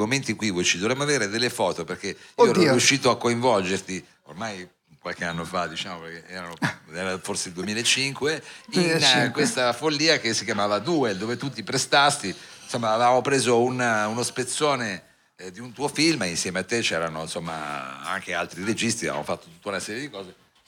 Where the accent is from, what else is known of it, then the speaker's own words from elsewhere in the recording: Turin, Piedmont, Italy; Poi noi da torinesi chiaramente stasera non lo facciamo vedere il video